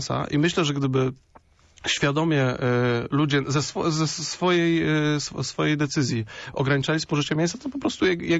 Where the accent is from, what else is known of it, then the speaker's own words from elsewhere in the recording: Greater Poland Voivodeship, Poland; ja jestem Wielkopolaninem. Związany bardzo z Poznaniem